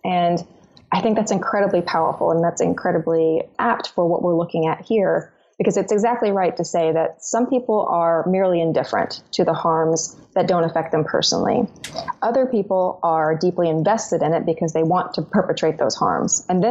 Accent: Arkansas, United States; and I'm from Arkansas, this is what I hear a lot

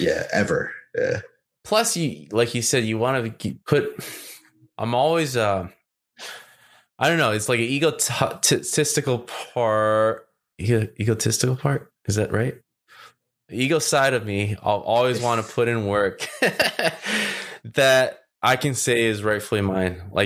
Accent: California, United States; I'm from California.

